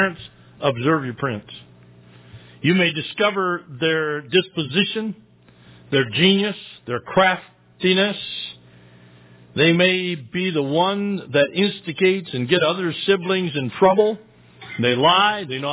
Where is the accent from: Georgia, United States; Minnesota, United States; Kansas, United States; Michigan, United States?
Michigan, United States; Our farm, when I was growing up in Michigan, we had a beautiful apple orchard of peaches and pears and apples.